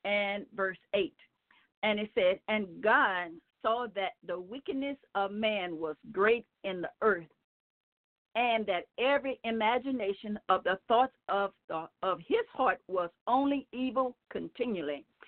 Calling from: Gonzales, Louisiana, United States; I moved to another city in Louisiana, so I'm calling from Gonzales, Louisiana.

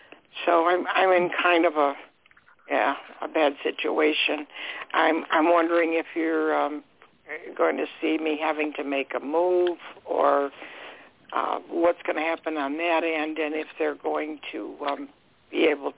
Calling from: Florida, United States; I'm calling from Florida.

